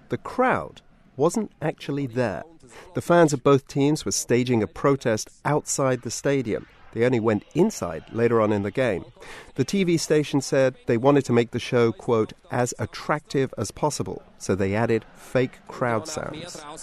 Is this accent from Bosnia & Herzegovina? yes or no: no; United Kingdom; I'm a Brit.